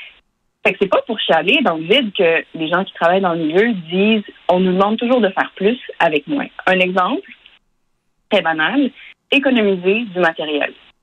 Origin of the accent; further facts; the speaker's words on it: Quebec, Canada; en Outaouais, ça va tellement mal. Moi, j'ai un biais parce que c'est ma région d'origine